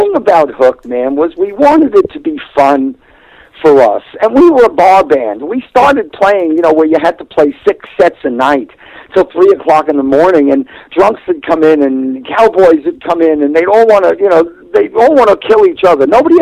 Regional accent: New Jersey, United States; moved away as an adult; now in Nashville, United States; I moved there, although I'm from New Jersey, the New Jersey, New York area. I moved to Nashville because I had made some friends there

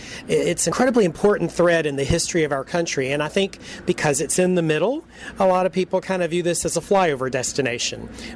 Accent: the South, United States; Well, I'm definitely a Southerner. We have a saying, Southern born, Southern bred, and when I die, I'll be Southern dead.

